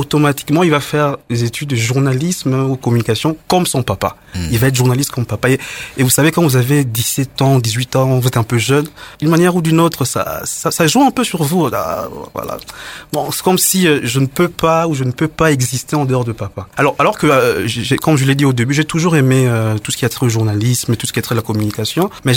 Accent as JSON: {"language": "French", "region": "Kinshasa", "country": "DR Congo", "tie": "born or raised there", "moved": "as an adult", "lives_now": "Belgium", "said": "On a quitté Kinshasa en 2002. En février 2002, on est arrivé en Belgique."}